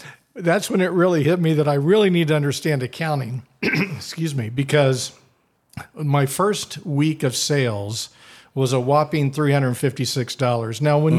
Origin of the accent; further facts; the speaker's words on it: Wichita, Kansas, United States; I grew up here in Wichita, Kansas.